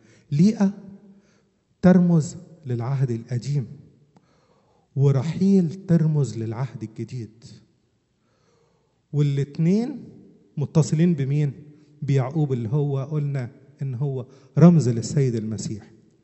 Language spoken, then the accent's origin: Arabic; Upper Egypt, Egypt; واحده فقريه معلش انا صعيدي